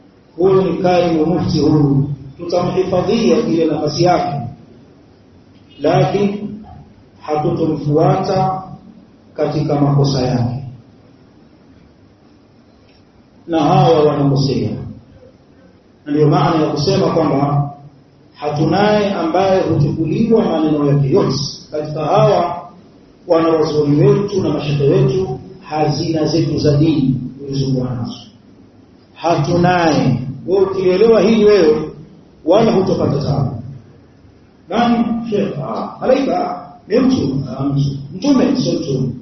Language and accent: Swahili; Mainland Tanzania, Tanzania; sijui huku Zanzibar lakini kule kwetu bara